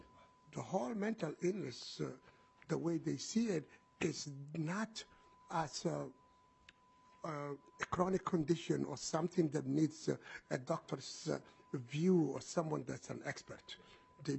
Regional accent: Somalia; English is a second language; now in United States; I'm originally from Somalia

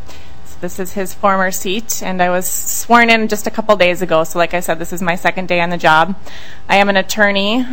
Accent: Hibbing, Minnesota, United States; this is my second official day on the job. I'm from Hibbing.

